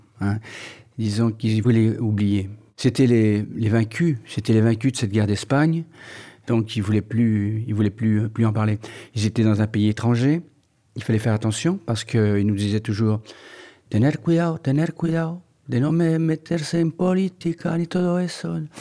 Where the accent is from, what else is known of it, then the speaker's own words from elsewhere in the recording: Rueil-Malmaison, Île-de-France, France; born there; Après la guerre, les Espagnols se sont retrouvés à Ruel, et c'est là que je suis né, à Ruel en 1946.